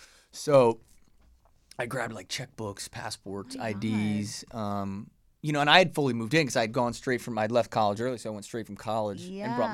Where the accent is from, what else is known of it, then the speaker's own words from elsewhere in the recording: Omaha, Nebraska, United States; born there; now in Los Angeles, United States; I was born in Omaha, Nebraska.